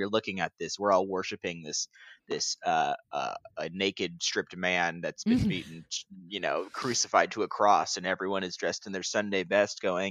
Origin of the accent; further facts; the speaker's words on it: Midwest, United States; Yeah, because I mean, I grew up in the Midwest, so we'd always have our snow boots